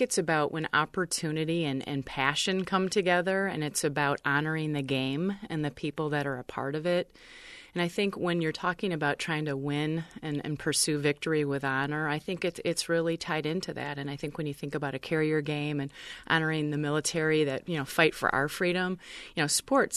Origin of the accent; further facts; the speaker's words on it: Bowling Green, Ohio, United States; just growing up in Bowling Green, Ohio, really swimming, a swim club was my first opportunity at organized sport